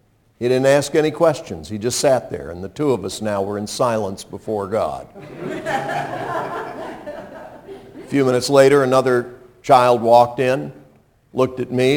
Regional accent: North Carolina, United States; also born or lived in Illinois; Well, what if I told you I was born right outside Chicago and didn't move to North Carolina until I was 7 years old?

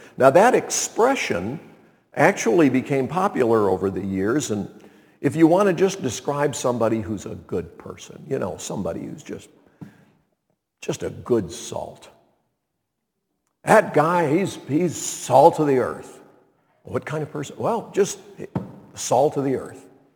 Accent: Montreat, North Carolina, United States; When I was growing up in Montreat, North Carolina, I used to start every Sunday morning listening to some radio broadcasts from WFGW, WMIT, the Billy Graham radio stations in Black Mountain.

